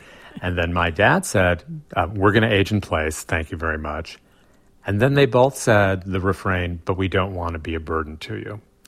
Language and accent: English; New York City, New York, United States; And I grew up in New York City. I'm like very well practiced in that art.